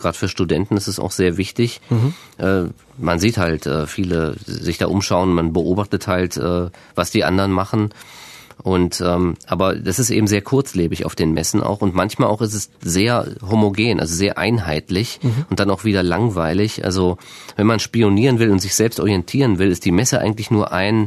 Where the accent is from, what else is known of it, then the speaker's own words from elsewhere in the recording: Kassel, Hesse, Germany; es ist ein Buch über meine Heimatstadt Kassel und die gilt als die hässlichste Stadt westlich Sibiriens